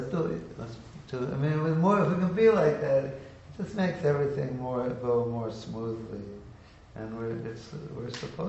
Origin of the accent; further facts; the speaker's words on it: United States; like in the United States, and I grew up in the United States, and you're not taught a lot of respect in the United States, even when I grew up like 50 years ago.